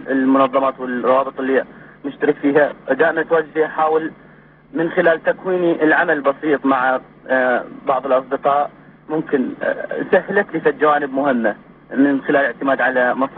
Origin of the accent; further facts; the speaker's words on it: Iraq; now in United States; لأن أنا من طلعت من العراق مو همي أجي أعيش بأمريكا وأسوي فلوس وأدرس وشي،